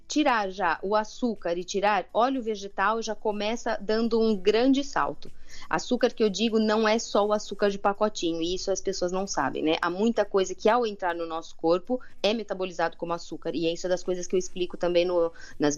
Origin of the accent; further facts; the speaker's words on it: Cantanhede, Centro, Portugal; Eu sou de Cantanhede, perto de Coimbra.